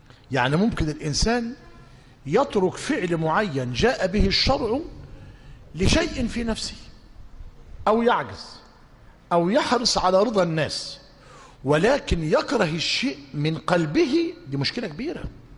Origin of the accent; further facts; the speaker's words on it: Egypt; وخاصه في بلدتنا مصر.